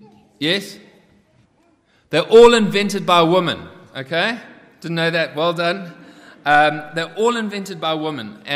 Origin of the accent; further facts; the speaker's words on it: South Africa; I was growing up in South Africa.